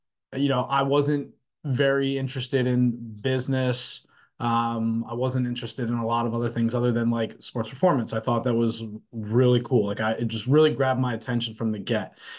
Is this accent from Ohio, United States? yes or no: no; Lehigh Valley, Pennsylvania, United States; So I'm from Lehigh Valley in Pennsylvania. It's like right outside of Philadelphia.